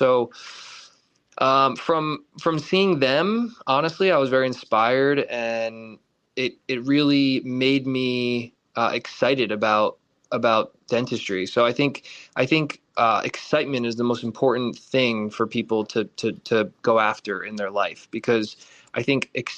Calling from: Los Angeles, California, United States; I'm in Los Angeles, California.

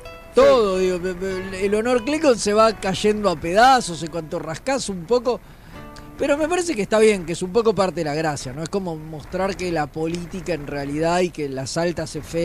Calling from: Burzaco, Buenos Aires Province, Argentina; de Bursaco. De ya Bursaco.

